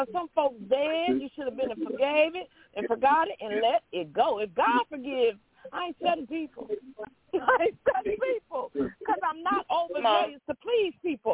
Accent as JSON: {"language": "English", "region": "Illinois", "country": "United States", "tie": "born or raised there", "said": "I grew up in Illinois. I was educated."}